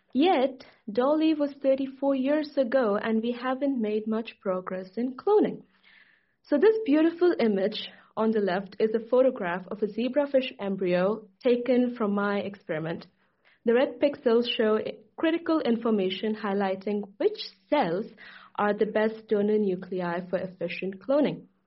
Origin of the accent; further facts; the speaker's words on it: Chikmagalur, Karnataka, India; So this is Chikmagalur, my hometown in India. It's India's largest producer of coffee. It is a very rural town